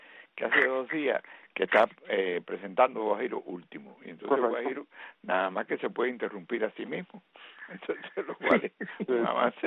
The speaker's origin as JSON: {"language": "Spanish", "country": "Cuba", "moved": "yes", "said": "Yo en Venezuela estuve viviendo casi un año cuando salí de Cuba hasta de venir para acá"}